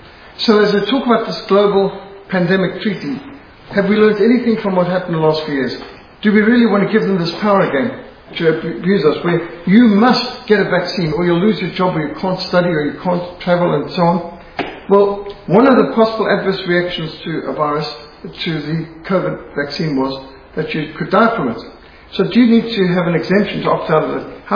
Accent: Zimbabwe; Now, I was brought up in Rhodesia where we got bilharzia. It didn't stop us swimming in the dams.

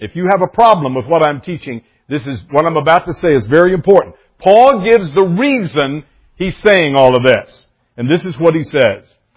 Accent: the South, United States; I grew up in the South. Got saved in a Baptist church in the South. Went to a Baptist college in the South.

